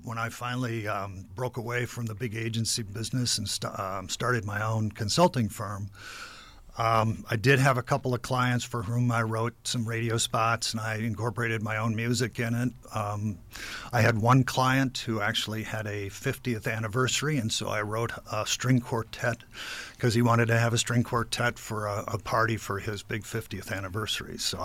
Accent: Milwaukee, Wisconsin, United States; Born and raised in the Milwaukee area, went to school as a math major of all things.

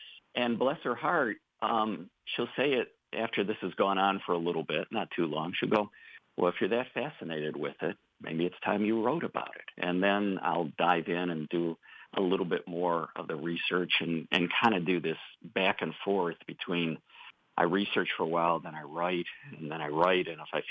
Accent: New York, United States; I grew up near Niagara Falls, and I love Niagara Falls. I mean, I went there a lot as a kid

